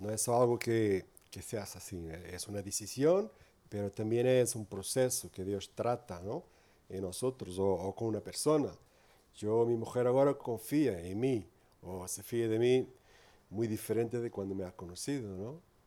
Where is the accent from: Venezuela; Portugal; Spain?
Portugal; Lisbon; Spanish is a second language; now in Porto, Portugal; Voy a intentar hablar mi español lo mejor posible. Mi esposa es de Madrid. Yo soy de Lisboa. Vivimos en Oporto.